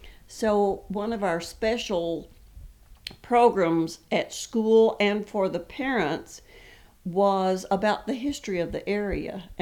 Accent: Texas, United States; I grew up in West Texas in a little rural area.

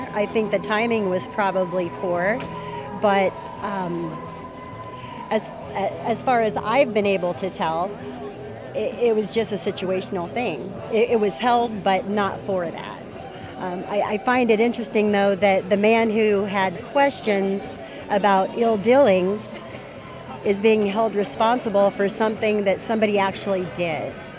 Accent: Seymour, Iowa, United States; I'm from Seymour, Iowa.

